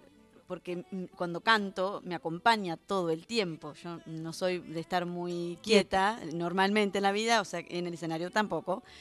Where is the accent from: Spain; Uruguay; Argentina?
Argentina; General Belgrano, Buenos Aires Province; Primero en General Belgrano, que soy